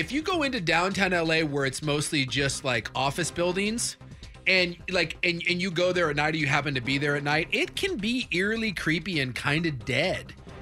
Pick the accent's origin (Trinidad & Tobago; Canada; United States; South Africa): Canada; Vancouver, British Columbia; But I grew up on McGilvery. And if you're familiar with Vancouver, McGilvery, the road basically runs from one side of Vancouver almost all the way down to the other.